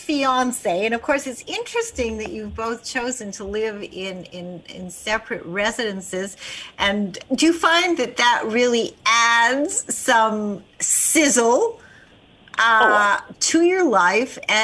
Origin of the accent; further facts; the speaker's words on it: Canada; now in New York City, United States; I'm Canadian, live now in New York City.